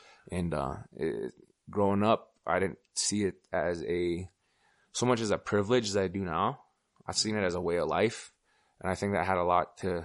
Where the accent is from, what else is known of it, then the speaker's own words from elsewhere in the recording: Wales, United Kingdom; I'm German. I'm proud of my German roots, my Welsh roots. … you know. It means son of David. I come from Wales.